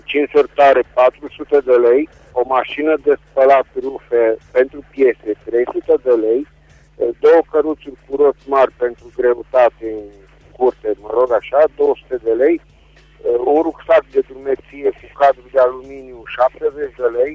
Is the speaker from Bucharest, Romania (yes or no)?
no; Reșița, Caraș-Severin, Romania; din Reșița